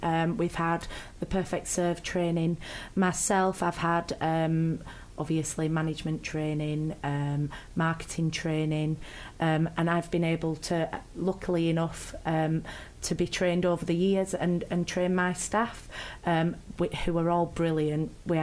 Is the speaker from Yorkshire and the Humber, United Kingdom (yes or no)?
yes; Todmorden, Yorkshire and the Humber, United Kingdom; So I am originally from Todmorden.